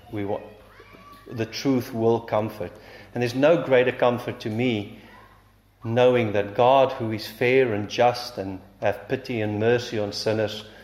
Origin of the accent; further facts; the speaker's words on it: South Africa; That's why I'm here as a South African.